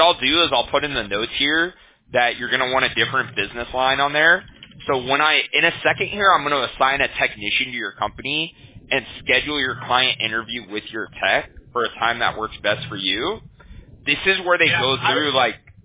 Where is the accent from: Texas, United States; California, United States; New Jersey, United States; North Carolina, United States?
California, United States; Huntington Beach; Yeah, I'm from Huntington Beach, like the next city over.